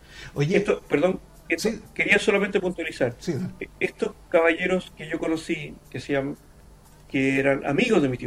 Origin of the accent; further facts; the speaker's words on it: Chile; es parte de nuestra idiosincrasia como chileno